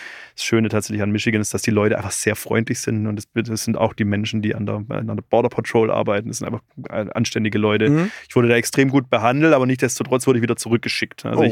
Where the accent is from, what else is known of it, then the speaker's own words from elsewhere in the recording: Baden-Württemberg, Germany; ich komme ja aus der Stuttgarter Ecke.